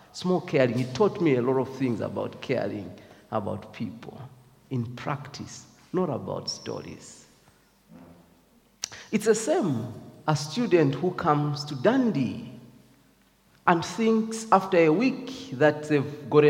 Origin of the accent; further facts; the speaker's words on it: Eastern Province, Zambia; So growing up in Zambia, where I come from, the eastern part of Zambia, where my mother originates